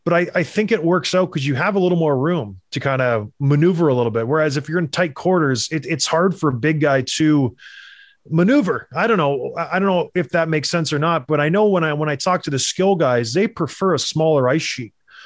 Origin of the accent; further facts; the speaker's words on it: Edmonton, Alberta, Canada; born there; I was born in Edmonton. We bounced around because of my dad's job. We went from the west to the east and kind of settled down. We lived in my grandma's house for a while